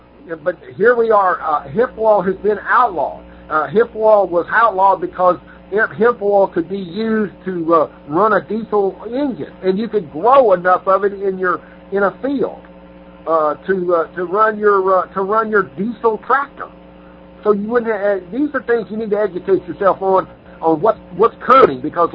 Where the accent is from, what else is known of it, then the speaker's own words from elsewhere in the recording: Shreveport, Louisiana, United States; New Orleans, Louisiana, and my hometown of Shreveport.